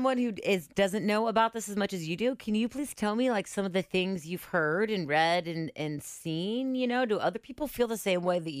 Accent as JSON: {"language": "English", "town": "Cincinnati", "region": "Ohio", "country": "United States", "tie": "born or raised there", "said": "I am from here and I grew up in Cincinnati and I grew up like knowing Q102"}